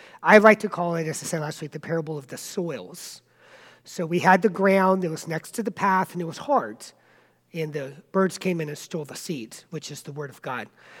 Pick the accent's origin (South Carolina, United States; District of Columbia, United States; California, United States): South Carolina, United States; I'm from South Carolina